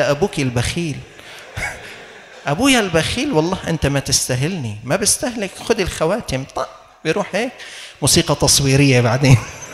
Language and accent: Arabic; Syria